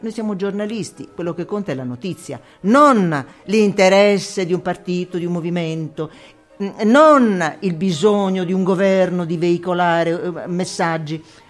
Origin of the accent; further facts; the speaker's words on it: Ancona, Marche, Italy; Io, che sono nata ad Ancona, venivo da una città piccola, abbastanza provinciale, ho conosciuto questa meravigliosa regione.